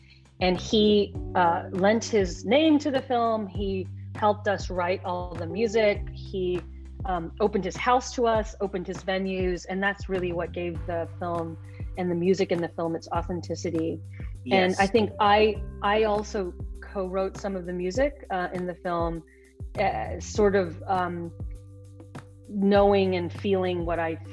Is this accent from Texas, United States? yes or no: yes; Lubbock, Texas, United States; now in New York City, United States; I didn't really listen to country music, even though I grew up in Lubbock, Texas.